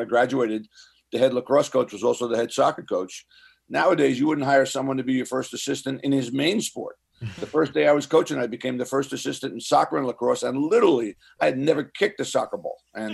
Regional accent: New York, United States; I grew up on Long Island. This is going to sound strange to people. I grew up on Long Island, but I'd never seen lacrosse before I got to college.

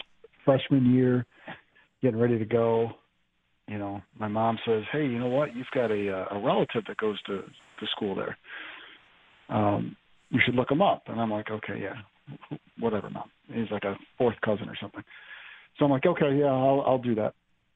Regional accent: Buffalo, New York, United States; I'm from Buffalo.

